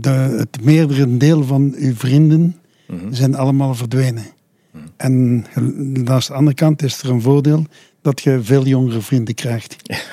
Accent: Ghent, Flanders, Belgium; Ja. Geboren en getogen in Gent. Uh-huh. Mijn jeugd doorgebracht bij Gent.

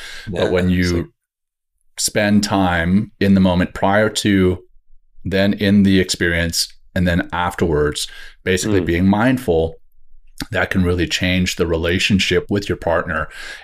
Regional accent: Louisiana, United States; she lived in just outside my hometown in Louisiana.

